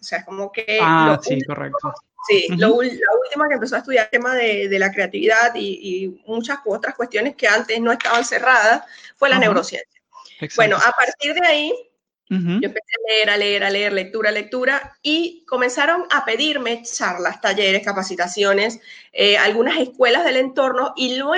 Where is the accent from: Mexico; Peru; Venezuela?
Venezuela; now in Argentina; soy venezolana y estoy súper feliz de estar aquí en Argentina desde hace 10 años. Soy residente argentina, bueno, ya permanente